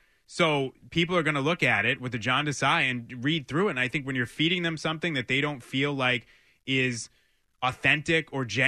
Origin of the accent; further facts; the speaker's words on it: Lynn, Massachusetts, United States; Derek Falvey, who's from Lynn, my hometown, is with the Twins.